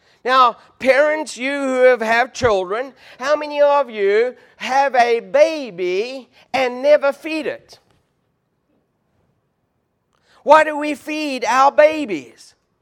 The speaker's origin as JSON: {"language": "English", "country": "South Africa", "tie": "born there", "said": "I was born in South Africa, a long distance away from Chester, Virginia."}